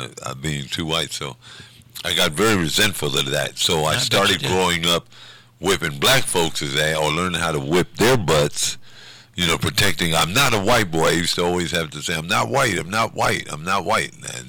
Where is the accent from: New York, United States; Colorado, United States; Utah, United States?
New York, United States; Brooklyn; now in Ohio, United States; Born and raised in Brooklyn, New York, in Bedford-Stuyvesant section of Brooklyn.